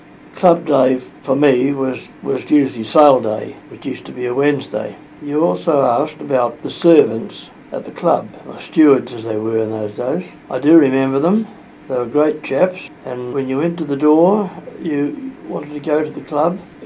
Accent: Gisborne, New Zealand; born there; moved away as an adult; I was born in Gisborne in 1925. I shifted to Hawke's Bay in 1953 when I got married

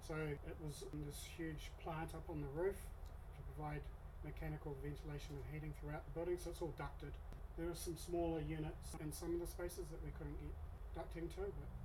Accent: Hawke's Bay, New Zealand; I'm from Hawke's Bay originally, but we'd actually moved back here only about 7 years ago, so we were new to the area in some respects.

